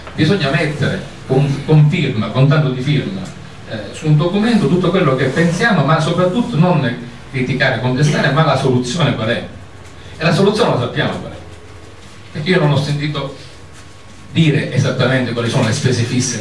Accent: Sicily, Italy; la mia terra, quindi per la mia Sicilia

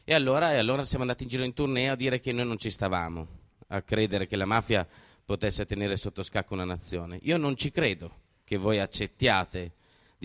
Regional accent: Milan, Lombardy, Italy; avrete capito dal mio accento che non sono proprio siciliano, no? Io vengo da Milano, dalla Lombardia.

